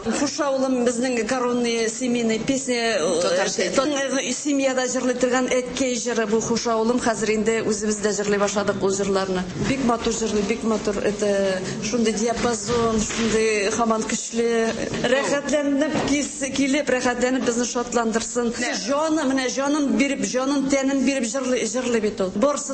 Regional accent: Almetyevsk, Tatarstan, Russia; Мин Әлмәттән үзем.

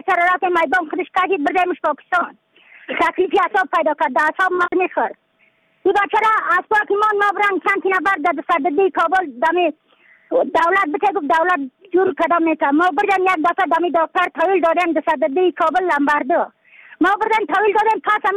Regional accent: Badakhshan, Afghanistan; از بدخشان هستم، مرکز بدخشان، ولسوالی اتل پایان، قیره وینگ،

